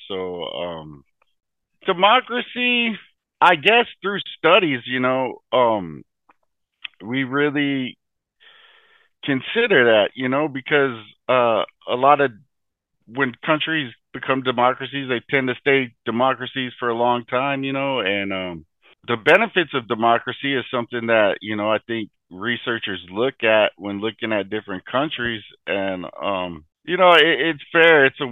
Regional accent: Oklahoma City, Oklahoma, United States; My background is I'm originally from Oklahoma City. I'm an older student, so an unconventional student. I'm 41 years old.

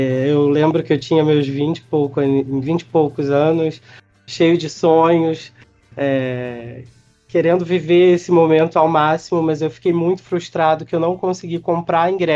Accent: Rio de Janeiro, Brazil; Eu sou do Rio de Janeiro

